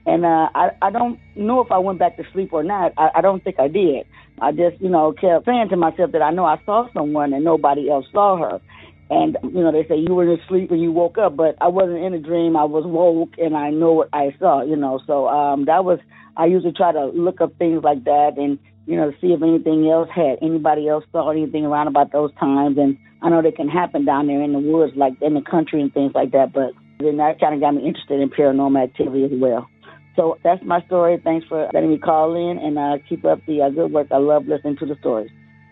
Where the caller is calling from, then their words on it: Cleveland, Ohio, United States; also born or lived in Crawfordville, Georgia; I'm calling from Cleveland, Ohio